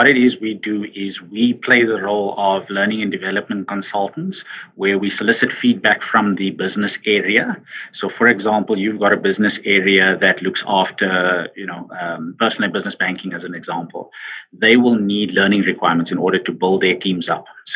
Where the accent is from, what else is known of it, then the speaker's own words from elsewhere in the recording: Johannesburg, Gauteng, South Africa; So I went to a government school in the West Rand of Johannesburg called CJB, Christian Botha Secondary School.